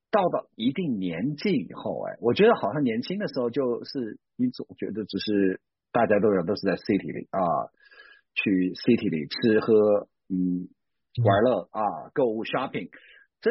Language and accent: Chinese; Wuhan, Hubei, China; 因为我是在城市里长大的孩子哈，从小呢在武汉生活长大，就在武昌，然后呢一直就觉得我是个 city boy